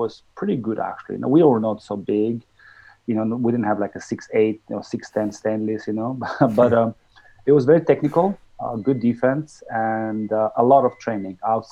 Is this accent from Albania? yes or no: yes; Korçë, Korçë County, Albania; I'm from Korça, Albania, southeast of Albania near Greece, and we had a professional team which was top in the nation.